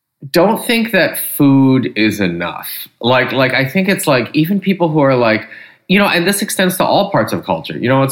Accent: Michigan, United States; like I grew up in Michigan.

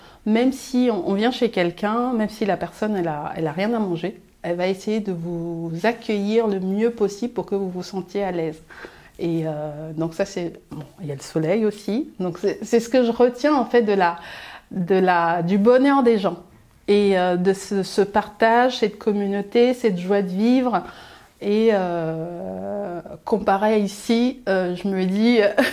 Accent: Douala, Littoral, Cameroon; Je suis née au Cameroun, à Douala. Et donc Douala, c'est la capitale économique du Cameroun. Et moi, j'ai vécu avec ma maman, mes frères et mes sœurs.

